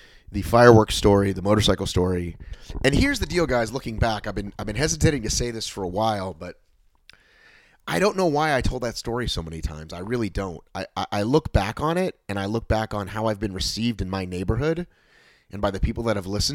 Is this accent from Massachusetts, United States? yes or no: yes; Boston, Massachusetts, United States; No, of course you can. I'm not from here. Yeah. I'm from Boston, of all places. I'm a damn Yankee, but I love it here. I choose to raise my family here.